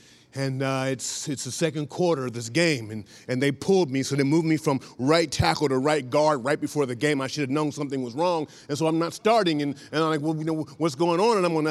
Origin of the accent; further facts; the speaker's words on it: Columbus, Ohio, United States; Being that I'm from Columbus, Ohio, and Cincinnati is about 150 miles, 140 miles away.